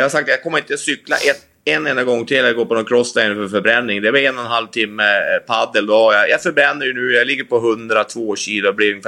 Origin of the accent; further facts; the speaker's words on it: Bjästa, Västernorrland County, Sweden; Bjästa är ju där jag kommer ifrån.